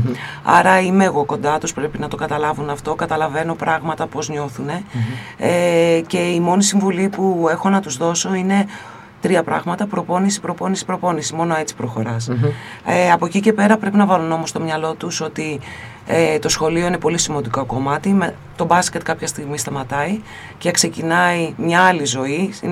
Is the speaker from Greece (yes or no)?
yes; Lamia, Central Greece, Greece; εγώ τα καταλαβαίνω τα παιδιά της επαρχίας και εγώ μεγάλωσα στη Λαμία, οπότε ξέρω πώς είναι.